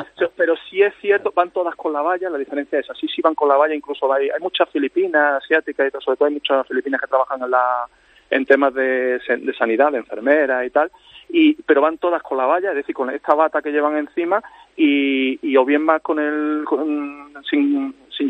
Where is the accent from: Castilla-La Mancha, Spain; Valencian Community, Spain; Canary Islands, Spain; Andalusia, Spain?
Andalusia, Spain; Antequera; No, yo soy de Antequera, de Málaga. Antequera de Málaga.